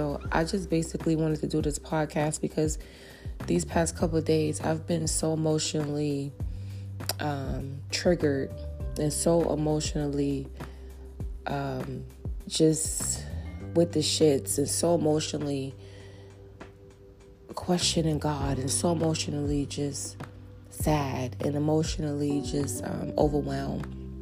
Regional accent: New York, United States; growing up in New York, you always hear the ambulance, you always hear police cars.

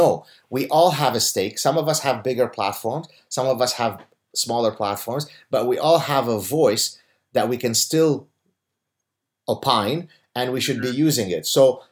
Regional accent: Lebanon; moved away; I'm protected because I come from the Middle East. Therefore, what ends up happening is people have a harder time to accuse me of white supremacy and all this kind of stuff, even though they sometimes try to, because I'm the war refugee from Lebanon, right?

